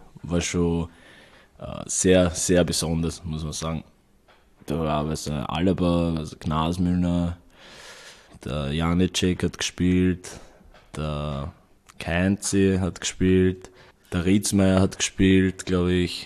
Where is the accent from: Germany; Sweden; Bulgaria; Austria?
Austria; Vienna; ich aufgewachsen bin in Hütteldorf